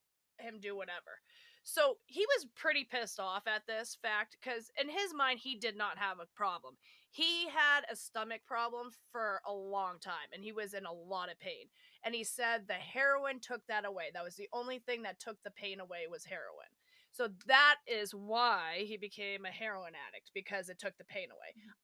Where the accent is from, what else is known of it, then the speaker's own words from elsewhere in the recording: New England, United States; we're two New England girls, like, here in New England